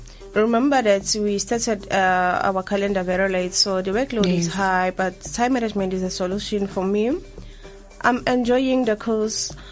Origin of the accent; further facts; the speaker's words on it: Inanda, KwaZulu-Natal, South Africa; I'm from Inanda.